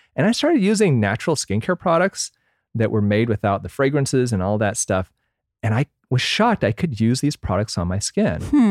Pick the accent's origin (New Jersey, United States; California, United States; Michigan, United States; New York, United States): Michigan, United States; But also at the same time, I grew up in Michigan where my parents, you know, I eat a lot of Korean food.